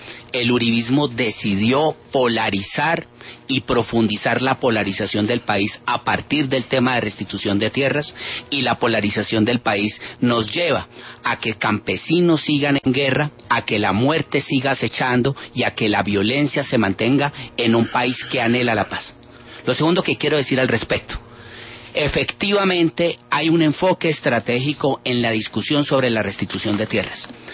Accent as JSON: {"language": "Spanish", "country": "Colombia", "said": "Nosotros como colombianos"}